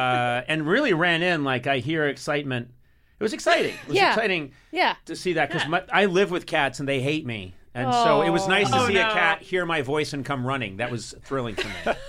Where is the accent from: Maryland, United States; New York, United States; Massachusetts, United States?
Massachusetts, United States; Boston; Because I grew up in Boston.